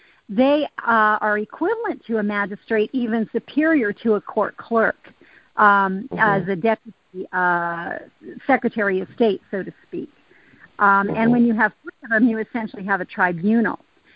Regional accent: Nevada, United States; from Nevada

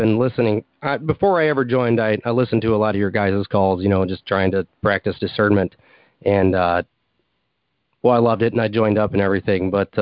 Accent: Michigan, United States; Yeah, you know, I forgot to mention I'm from Michigan

